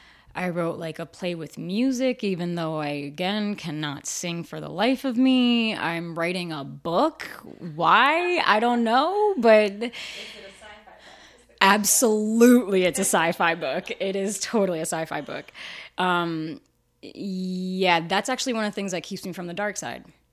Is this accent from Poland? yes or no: no; Puerto Rico; born there; I was born in Puerto Rico. My dad is half Dominican, half Puerto Rican. My mom is Dominican, raised in New Jersey.